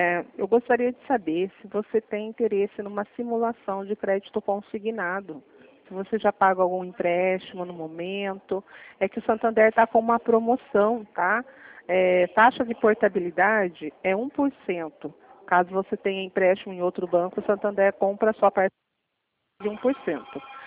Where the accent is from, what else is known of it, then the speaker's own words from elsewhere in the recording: São Paulo, Brazil; Eu sou do estado de São Paulo